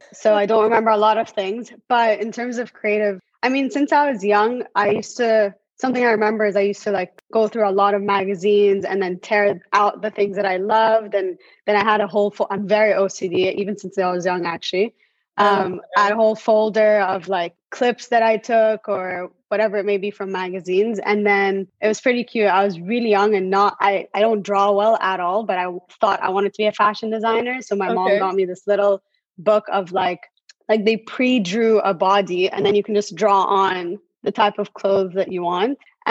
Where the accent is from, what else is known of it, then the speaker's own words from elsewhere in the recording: Cairo, Cairo Governorate, Egypt; now in United States; I always consider myself very lucky having been raised in Egypt and lived there my whole life, or most of my l